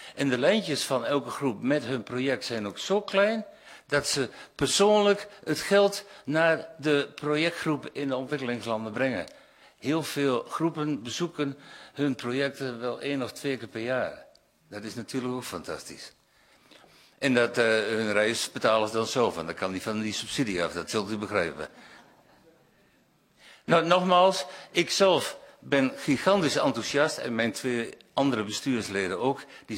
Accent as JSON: {"language": "Dutch", "town": "Saasveld", "region": "Overijssel", "country": "Netherlands", "said": "ik kom uit Saasveld."}